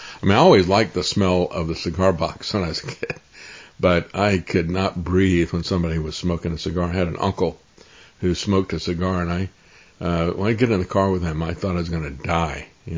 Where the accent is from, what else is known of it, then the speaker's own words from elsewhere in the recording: Tampa, Florida, United States; I mean, I grew up in Tampa, and I remember when I was in elementary school